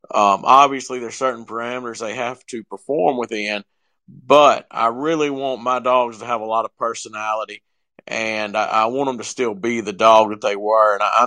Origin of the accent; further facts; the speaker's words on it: Natchez, Mississippi, United States; I'm from Natchez, Mississippi. I've always hunted and been active outdoors. I grew up showing horses.